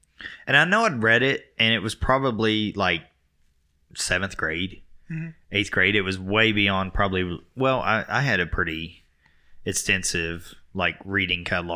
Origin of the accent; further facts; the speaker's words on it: the South, United States; we're from the South, so we would go to like Sunday school and stuff.